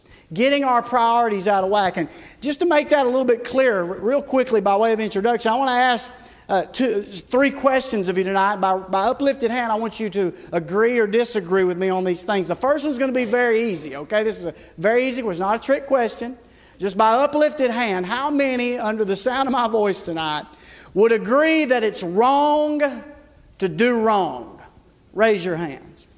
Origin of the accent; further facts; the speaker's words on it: Georgia, United States; We're from Georgia, not Alabama.